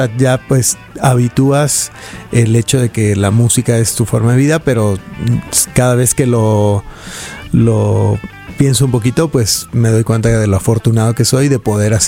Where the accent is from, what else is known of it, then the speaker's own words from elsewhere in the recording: Guadalajara, Jalisco, Mexico; yo soy de Guadalajara